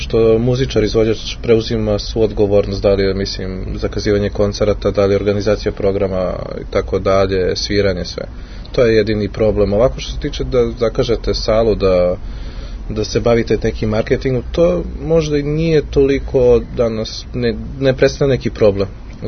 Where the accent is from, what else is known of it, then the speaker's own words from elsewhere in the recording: Knjaževac, Zaječar District, Serbia; sa mojim gradom Knjaževcem, tako da, inače ja sam iz Knjaževca